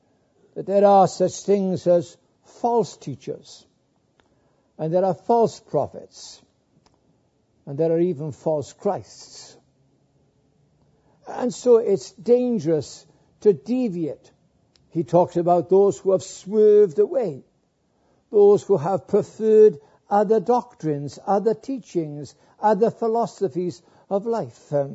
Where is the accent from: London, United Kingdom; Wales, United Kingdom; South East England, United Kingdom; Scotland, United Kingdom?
Wales, United Kingdom; When I grew up in South Wales, my late dad was a pastor before me